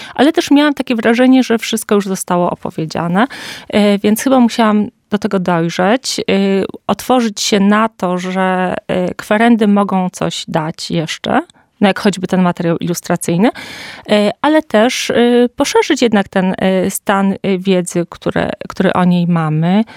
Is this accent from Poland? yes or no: yes; Kraków, Lesser Poland, Poland; ponieważ jestem z Krakowa